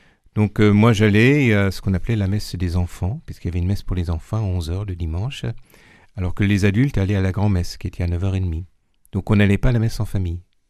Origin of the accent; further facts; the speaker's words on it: Strasbourg, Grand Est, France; Je suis né à Strasbourg, d'une famille, disons, ouvrière, voilà, dans le quartier de Cronenbourg. Là où on brassait la bière du même nom. Et donc, j'ai reçu une éducation religieuse, tout ce qu'il y a de plus traditionnel, mais je dirais aussi de conventionnel.